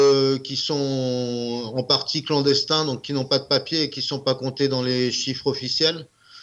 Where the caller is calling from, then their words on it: Cayenne, French Guiana, France; Je suis chez moi, à Cayenne